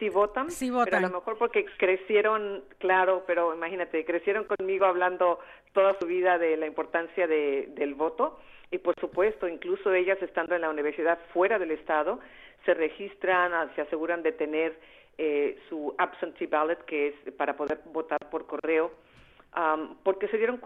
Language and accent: Spanish; United States; O sea, nosotros también somos americanos.